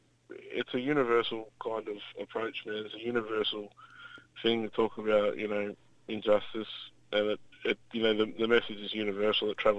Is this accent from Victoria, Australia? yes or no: yes; Shepparton, Victoria, Australia; I'm from Shepparton, Victoria, man